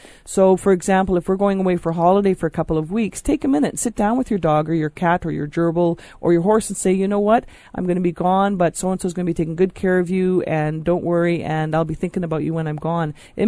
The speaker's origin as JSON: {"language": "English", "region": "British Columbia", "country": "Canada", "said": "Because I'm traveling all over the world and I'm from British Columbia"}